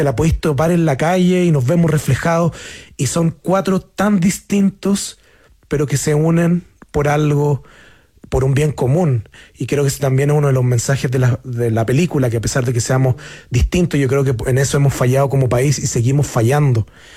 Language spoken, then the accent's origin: Spanish; San Carlos, Ñuble, Chile; porque yo soy de San Carlos, digo que es la mejor.